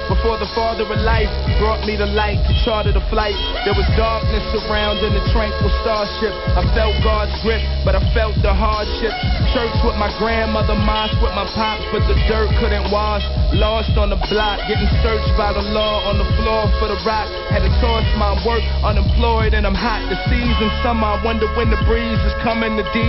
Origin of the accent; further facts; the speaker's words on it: Brooklyn, New York, United States; now in Cape Town, South Africa; I'm from Brooklyn, New York. I live in Cape Town, South Africa.